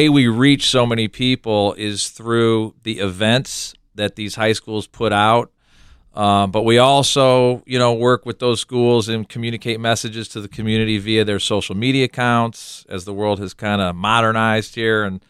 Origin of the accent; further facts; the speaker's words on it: Ohio, United States; I grew up in Ohio, right? And I think we're all Ohioans here.